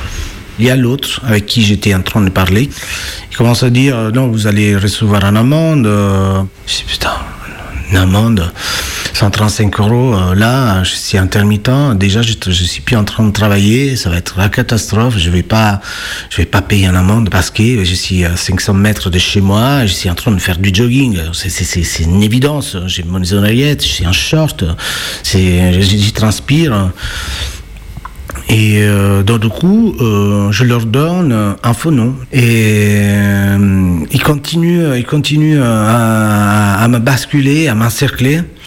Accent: Naples, Campania, Italy; French is a second language; now in Lyon, France; je suis italien. Napolitain même, et je suis musicien intermittent en spectacle en France depuis 2016.

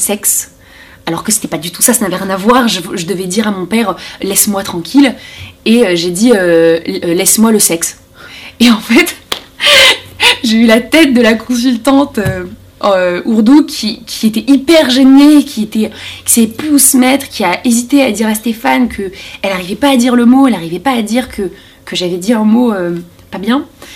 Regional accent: France; accent: French; où nous, avec notre accent français, on avait du mal à dire parfois les phrases en ourdou

